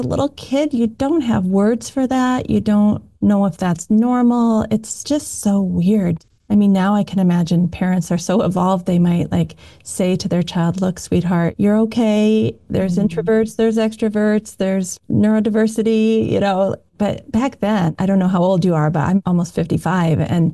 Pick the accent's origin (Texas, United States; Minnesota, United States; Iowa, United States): Iowa, United States; because I grew up in Iowa and I went to school in Iowa, master's degree at University of Northern Iowa.